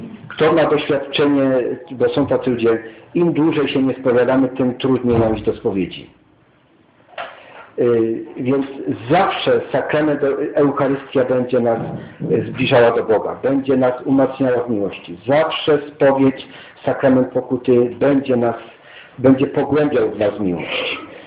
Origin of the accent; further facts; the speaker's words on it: Kamesznica, Silesian Voivodeship, Poland; born there; ja się urodziłem w Kamysznicy, za Milówką, tam gdzie jest taki znany z Podhala ksiądz Zozel.